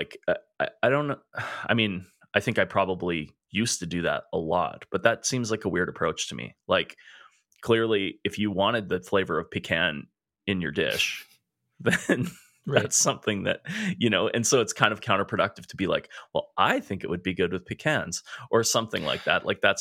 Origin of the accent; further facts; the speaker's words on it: Edmonton, Alberta, Canada; We're two chefs from Edmonton, Alberta, Canada.